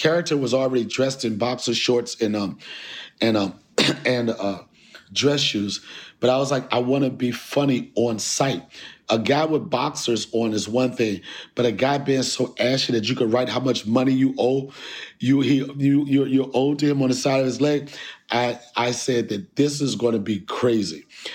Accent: Washington, District of Columbia, United States; were acquaintances because we're both from Washington, D.C.

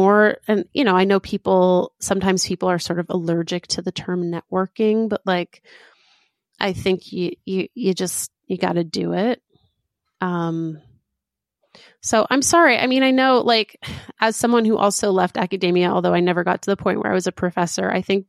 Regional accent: United States; moved away as an adult; now in Helsinki, Finland; I'm an American living in Helsinki for 2 years now, a lifelong dream after being here as an exchange student in high school.

